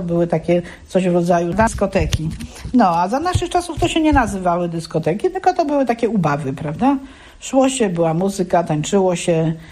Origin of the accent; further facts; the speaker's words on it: Nysa, Opole Voivodeship, Poland; w ogóle pochodzę z Nysy. W Nysie przypadały moje lata dzieciństwa, tam chodziłam do szkoły podstawowej, skończyłam to sławne liceum ogólnokształcące. Stamtąd pojechałam do Opola na studia.